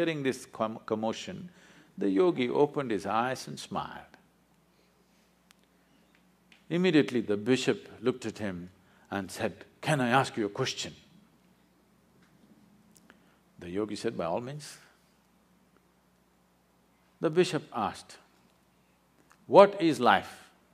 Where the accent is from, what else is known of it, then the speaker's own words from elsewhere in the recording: South India, India; You know, I'm a mystic from South India.